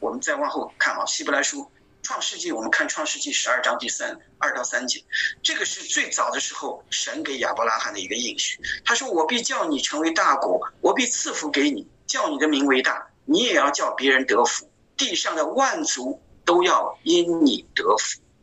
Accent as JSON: {"language": "Chinese", "country": "China", "said": "我们中国人，我们很就是我们每到一个地方呢，其实大多数中国人都忙着置业啊"}